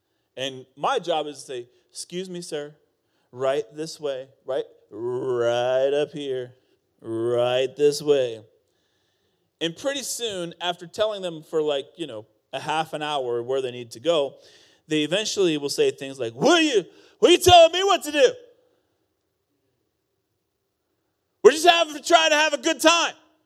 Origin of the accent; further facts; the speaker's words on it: Iowa, United States; Now, I grew up in Iowa. You think that Missouri is redneck? Let me tell you something. Iowa got some redneck.